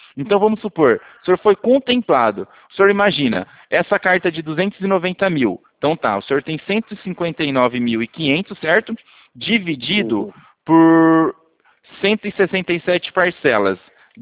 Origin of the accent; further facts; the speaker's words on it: Brazil; E a gente é brasileiro e a gente sabe que a gente gosta das coisas para ontem